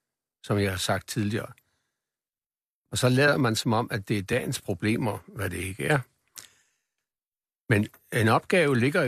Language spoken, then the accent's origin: Danish; Jutland, Denmark; Jeg kommer selv fra Jylland, gjort fra det samme oprindelige kommune som Lars Løkke.